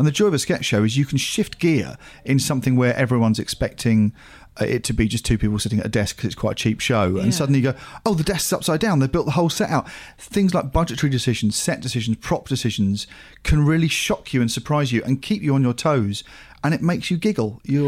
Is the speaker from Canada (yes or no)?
no; Australia; But being Australian